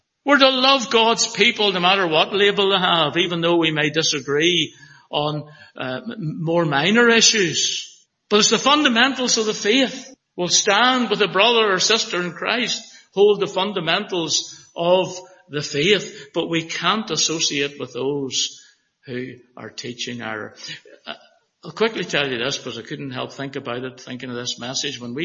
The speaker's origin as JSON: {"language": "English", "region": "Northern Ireland", "country": "United Kingdom", "moved": "yes", "said": "he found out I was from Northern Ireland, he was great."}